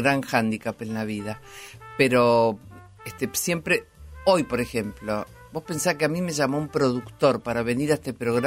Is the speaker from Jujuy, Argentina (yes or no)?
no; General Roca, Río Negro, Argentina; me encanta volver a Río Negro, de donde soy